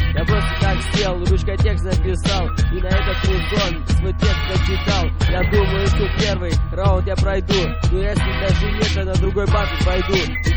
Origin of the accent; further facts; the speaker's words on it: Siberia, Russia; now in Germany; Я приехал из Сибири прямо сюда, теперь я в Германии, здесь мой дом, да? Германия, Россия — это длинная дорога